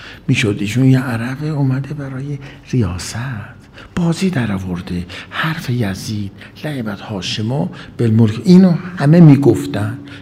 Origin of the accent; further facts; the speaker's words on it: Iran; ما ایرانی هستیم